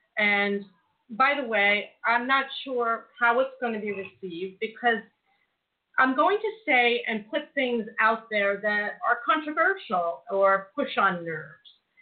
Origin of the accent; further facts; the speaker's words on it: United States; now in Israel; because I'm an American, and now I live in Israel